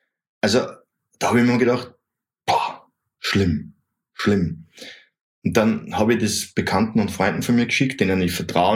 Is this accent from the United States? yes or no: no; Austria; Hey, ich bin Österreicher.